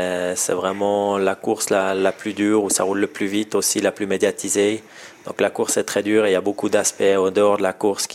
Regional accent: Orbe, Vaud, Switzerland; Moi, je suis né à Orbe, j'ai fait toute ma scolarité là-bas.

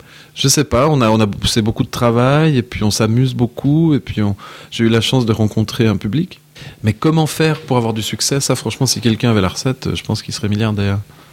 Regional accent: Ghlin, Wallonia, Belgium; moi, je suis de Glin, j'habite le vieux Glin.

